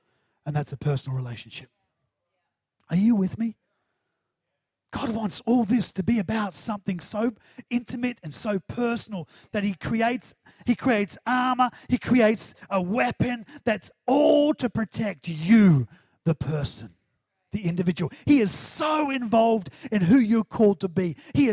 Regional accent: New Zealand; accent: New Zealand; did that sound New Zealand? Chance. My New Zealand accent, chance.

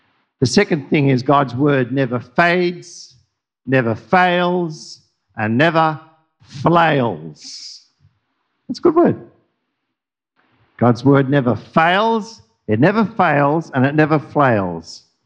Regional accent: Papua New Guinea; When we were growing up, I was growing up in New Guinea, we had to write letters.

